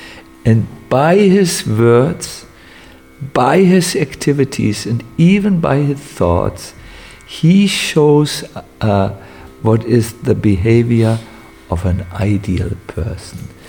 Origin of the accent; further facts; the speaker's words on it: Hamburg, Germany; English is a second language; that I can never do, I'm not God, I'm a man from Hamburg, you know.